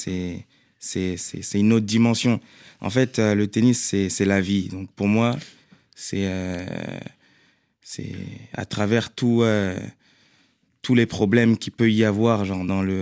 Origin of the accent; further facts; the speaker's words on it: Le Chesnay, Île-de-France, France; born there; Oui, je suis né ici, au Chénet.